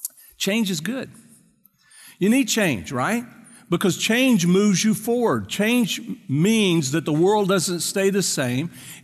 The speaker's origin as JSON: {"language": "English", "region": "the South", "country": "United States", "tie": "born or raised there", "accent": "Carolina Hick", "said": "I was raised in the South, just to let you know, if you hadn't figured that out from the Carolina Hick accent that I have."}